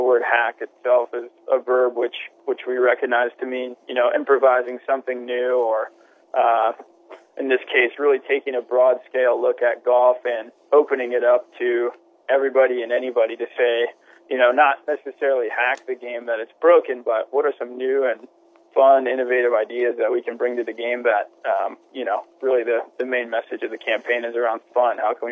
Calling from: San Diego, California, United States; Yeah, calling in from San Diego this morning.

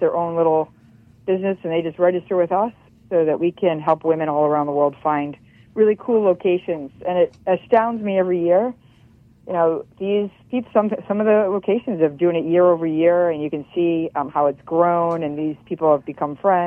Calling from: West Palm Beach, Florida, United States; I am calling from Florida, West Palm Beach, Florida.

